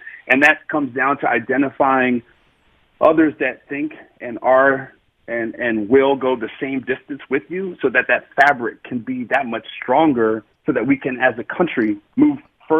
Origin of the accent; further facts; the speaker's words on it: Maryland, United States; also born or lived in California; I was born in California. I grew up in Maryland. And I went to school at Michigan.